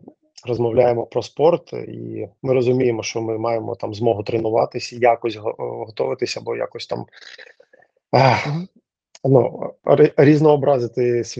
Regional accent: Mariupol, Donetsk Oblast, Ukraine; Я з Маріуполя, от і у нас там одна з дуже добрих, ну, гарних шкіл боксу була.

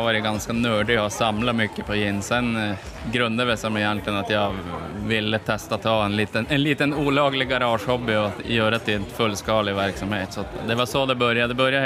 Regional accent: Piteå, Norrbotten County, Sweden; bara nu för att vi är från Piteå kanske många tänker att det ska ha med Norrbotten att göra.

